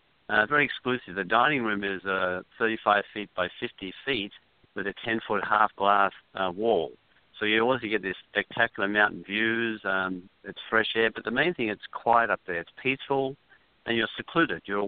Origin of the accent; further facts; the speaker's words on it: Australia; now in United States; I'm originally from Australia.